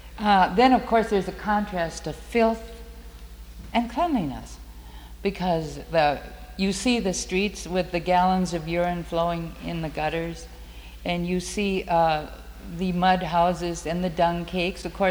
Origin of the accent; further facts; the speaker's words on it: Wanamingo, Minnesota, United States; For you people that don't know it, that is my hometown, Wanamingo.